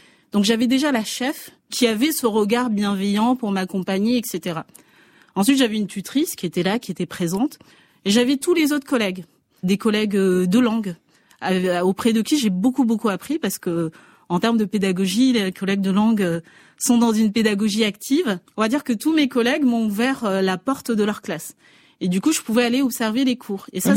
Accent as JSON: {"language": "French", "region": "Mayotte", "country": "France", "said": "Et là, je lui dis, je viens de Mayotte"}